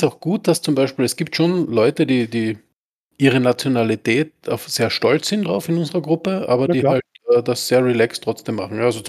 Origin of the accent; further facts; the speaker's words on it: Austria; bei uns in Österreich sagt man Vereinsmeierei.